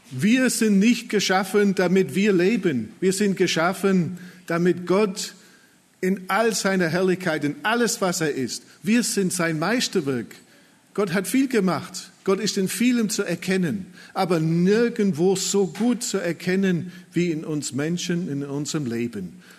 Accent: England, United Kingdom; German is a second language; Ich bin Engländer, der Titel ist in Englisch, aber die Veranstaltung läuft auf Deutsch.

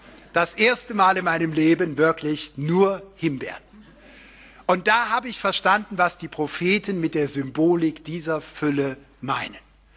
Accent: Baden-Württemberg, Germany; für uns, die wir geizig sind, als Badener hier auf der Grenze

